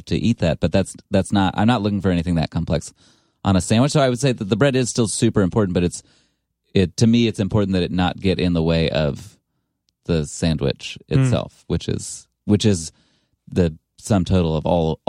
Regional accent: Ithaca, New York, United States; I'm from Ithaca

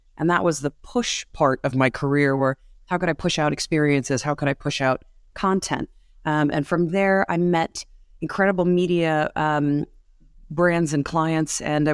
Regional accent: Manhattan, New York, United States; I'm a New Yorker. I have been raised on the mean streets of the Manhattan cities through the 80s.

